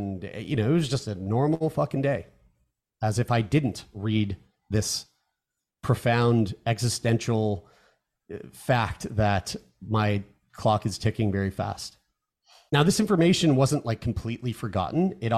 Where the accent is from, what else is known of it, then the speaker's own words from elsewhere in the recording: St. John's, Newfoundland and Labrador, Canada; born there; now in Halifax, Canada; I was born in Newfoundland, St. John's, Newfoundland. My whole family's from Newfoundland.